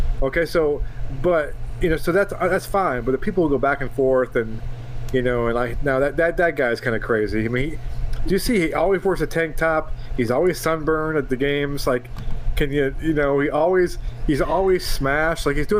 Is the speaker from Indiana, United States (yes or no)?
no; New York, United States; It's like people I grew up with in New York were big Notre Dame fans. I mean, in upstate New York, there's just these people who are diehard Irish fans.